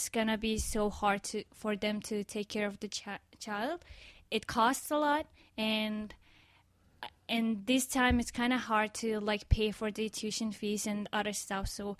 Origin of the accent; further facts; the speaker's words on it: Mongolia; Yes, I am from Mongolia.